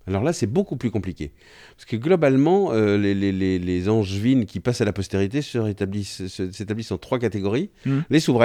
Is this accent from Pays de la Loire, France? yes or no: yes; Cholet, Pays de la Loire, France; born there; je suis né à Cholet.